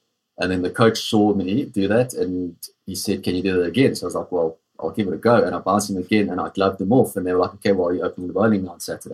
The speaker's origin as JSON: {"language": "English", "country": "South Africa", "tie": "born or raised there", "said": "I think, like most people growing up in South Africa, all you want to do is be outdoors the whole day."}